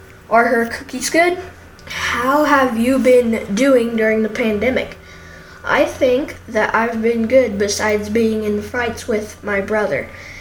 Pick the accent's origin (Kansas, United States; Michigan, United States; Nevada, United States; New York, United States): Kansas, United States; Westmoreland; I'm from Westmoreland, Kansas. I am 9 years old